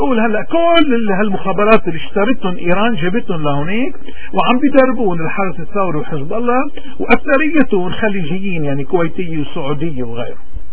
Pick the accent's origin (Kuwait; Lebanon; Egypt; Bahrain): Lebanon; إذن نحن كلبنانيين أكثر ناس نحن معنيين بهذا الأمر